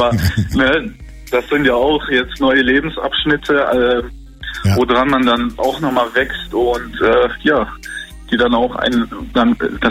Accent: Germany; born there; Ich bin hier in Deutschland geboren, bin auch sehr froh, hier leben zu dürfen.

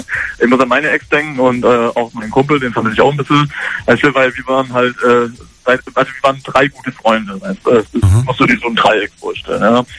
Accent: Stuttgart, Baden-Württemberg, Germany; Ich komme aus Stuttgart.

